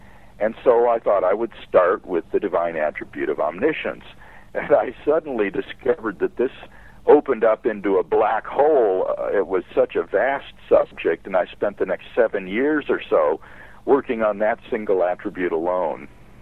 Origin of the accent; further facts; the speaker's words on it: Iowa, United States; also born or lived in Peoria, United States; Well, I'm a Midwesterner from Peoria, Illinois, raised in Iowa, and went to college at Wheaton College in the Chicago area.